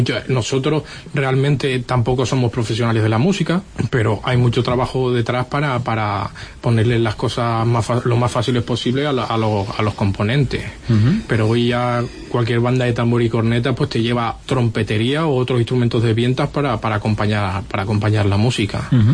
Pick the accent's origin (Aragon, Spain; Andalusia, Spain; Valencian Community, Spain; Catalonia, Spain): Valencian Community, Spain; Castellón de la Plana; y yo que soy canario, del Grau de Castellón.